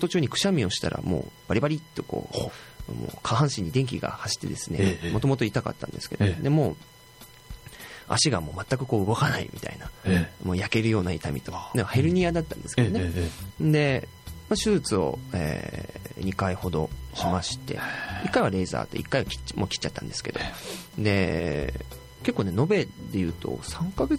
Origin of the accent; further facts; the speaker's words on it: Nagasaki, Japan; 長崎県出身なんで長崎県の小学校受けようと思ったら50何倍とかだったかな。